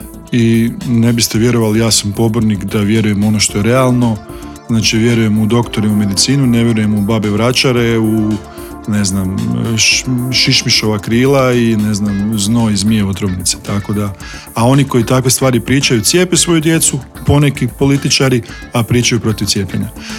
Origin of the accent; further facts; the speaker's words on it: Virovitica-Podravina County, Croatia; ja sam znači iz Virovitičko-podravske županije